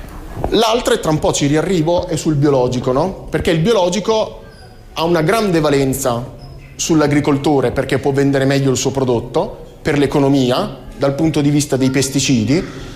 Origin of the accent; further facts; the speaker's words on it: Pesaro, Marche, Italy; Io poi sono di Pesaro, tendente alla Romagna, per cui dalle mie parti, insomma, ce n'è aiosa.